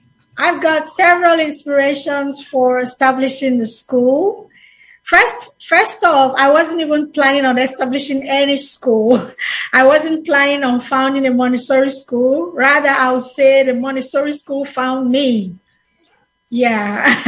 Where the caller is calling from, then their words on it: Nigeria; and I'm calling in from Nigeria.